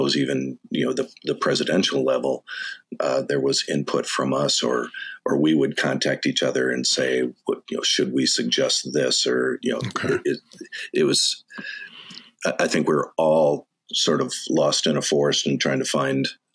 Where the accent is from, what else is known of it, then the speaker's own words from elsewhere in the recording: Dodge Center, Minnesota, United States; I'm originally from the thriving metropolis of Dodge Center, population of 1600.